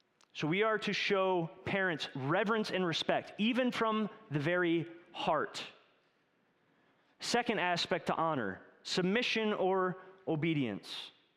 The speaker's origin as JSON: {"language": "English", "region": "Midwest", "country": "United States", "said": "I was a boy from the Midwest, and I moved to the South."}